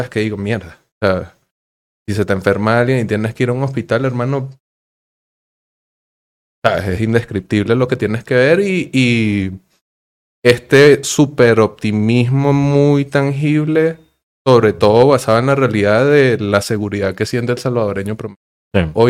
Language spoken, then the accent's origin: Spanish; Venezuela; porque es que yo también soy un venezolano promedio